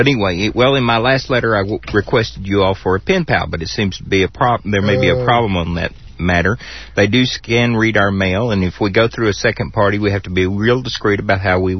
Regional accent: Waco, Texas, United States; Well, I'm from Waco, born and raised

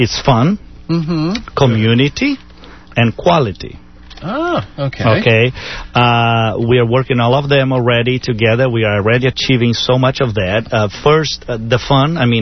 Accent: Brazil; born there; first language German; English is a second language; I'm actually from Brazil, but I'm German origin. Born in Brazil, so my first language was German, and then Portuguese, and English is my 5th language.

